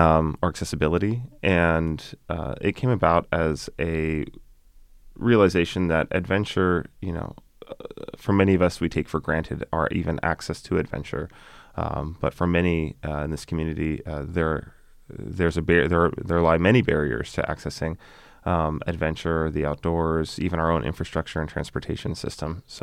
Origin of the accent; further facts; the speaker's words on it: Tucson, Arizona, United States; being born and raised in Tucson, I really realized, especially during COVID, that adventure doesn't have to lie in some far-flung place